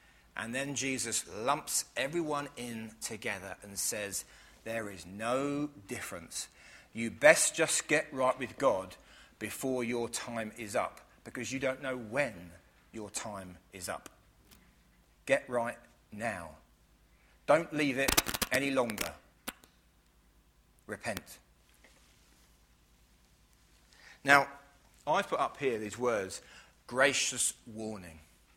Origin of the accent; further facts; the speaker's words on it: United Kingdom; born there; I was born in Britain.